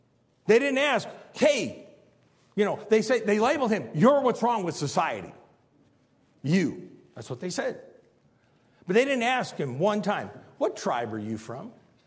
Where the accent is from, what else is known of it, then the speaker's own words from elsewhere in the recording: Standard, Illinois, United States; also born or lived in Spring Valley, Illinois; Well, I was raised in Standard, Illinois, but that's not where I was born. There's no hospital in Standard. There's only 200 people in the town. I wasn't born there. I was born in Spring Valley, Illinois.